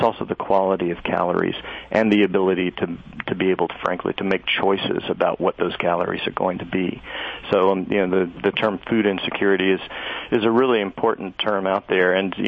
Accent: North Carolina, United States; You know, you look down south, and I grew up in North Carolina, you know, you look there, it's a completely different kind of problem than it is here in Vermont.

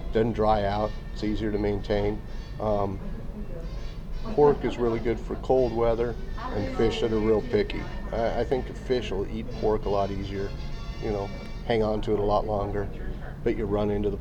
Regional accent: San Diego, California, United States; now in San Angelo, United States; My hometown is San Diego, California. Moved here to San Angelo about 3 years ago.

